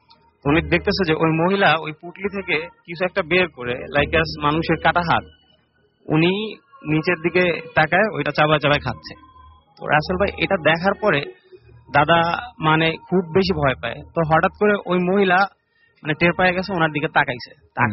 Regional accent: Barisal, Barisal Division, Bangladesh; আমি এসেছি বরিশাল থেকে।

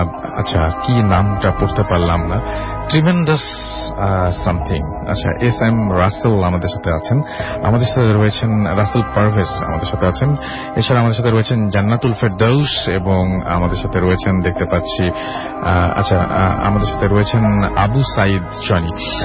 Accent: Nawabganj, Dhaka Division, Bangladesh; আমাদের গ্রামের বাড়ি ঢাকা জেলার নবাবগঞ্জ থানার কোন একটি গ্রামে

